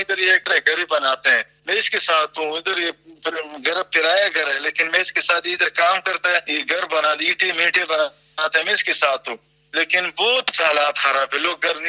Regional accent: Jalalabad, Nangarhar, Afghanistan; میرا تعلق جلال آباد سے ہے بھائی

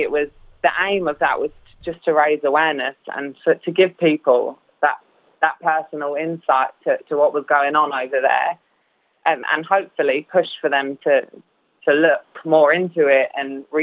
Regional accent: London, United Kingdom; now in Australia; growing up in London, I had this huge Kurdish community around me

